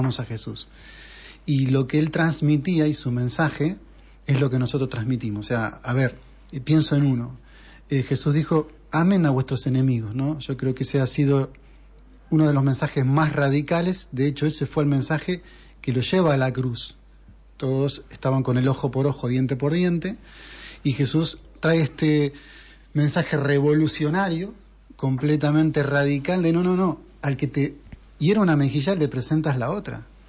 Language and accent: Catalan; Argentina; Catalan is a second language; Que sóc argentí, bueno.